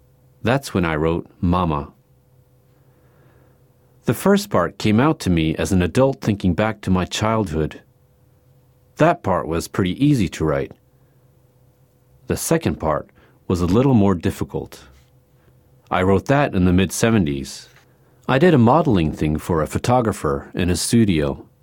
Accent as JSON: {"language": "English", "region": "Northern Plains", "country": "United States", "also_born_or_lived": "South Dakota / Minnesota", "said": "I am what they call a Dakota Sioux. We are from the Northern Plains in South Dakota and Minnesota area of the United States."}